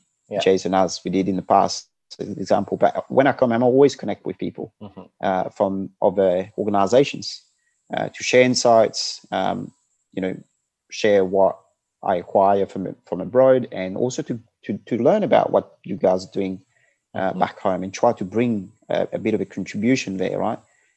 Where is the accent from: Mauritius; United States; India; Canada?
Mauritius; I'm a global citizen. I was born and raised in Mauritius, and I'm a Mauritian.